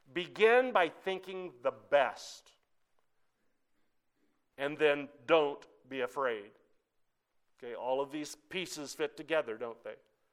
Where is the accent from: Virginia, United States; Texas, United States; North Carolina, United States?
Texas, United States; Abilene; I grew up here in Abilene.